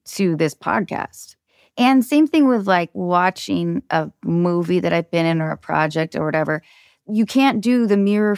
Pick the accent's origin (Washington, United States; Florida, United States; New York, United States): Washington, United States; I grew up north of Seattle, and I was a really short kid.